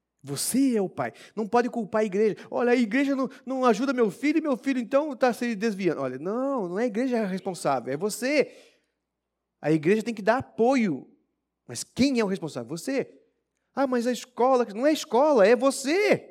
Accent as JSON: {"language": "Portuguese", "region": "Minas Gerais", "country": "Brazil", "said": "Como eu já mencionei, sou de Minas Gerais."}